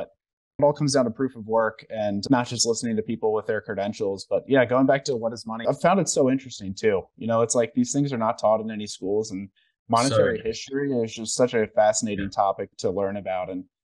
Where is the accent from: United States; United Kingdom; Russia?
United States; I think growing up in the United States, where we benefited from the global reserve currency for about 100 years now